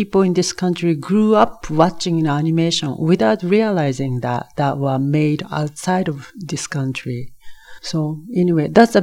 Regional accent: Okayama, Japan; moved away; Most of life is Midwest of Japan, and a place called Okayama, a lot like one of those Midwest states, more like, you know, Ohio.

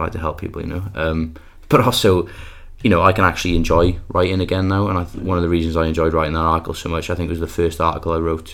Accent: Porthcawl, Wales, United Kingdom; my whole interest in everything in politics, I guess, comes from growing up in Porthcawl, really. I'm kind of obsessed with Porthcawl. You know, I've got Porthcawl tattoos.

